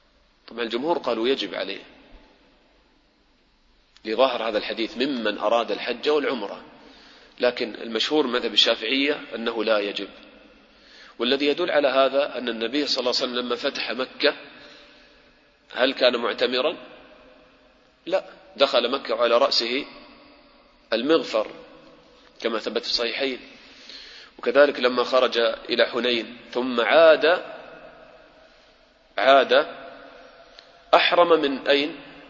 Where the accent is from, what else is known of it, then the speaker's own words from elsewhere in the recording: United Arab Emirates; يعني أنا الآن مثلا من أهل الإمارات، الميقات وين يكون؟ ميقات الإمارات من وين؟